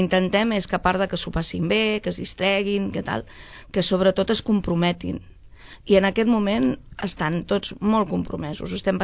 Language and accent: Catalan; Catalonia, Spain; Som de Can Feu i es volia reivindicar el barri, sí, evidentment.